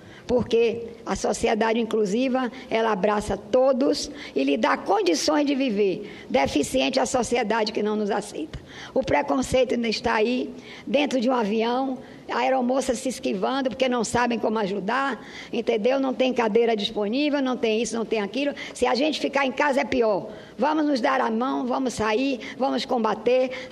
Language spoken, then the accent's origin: Portuguese; Itabuna, Bahia, Brazil; eu sou de Itabuna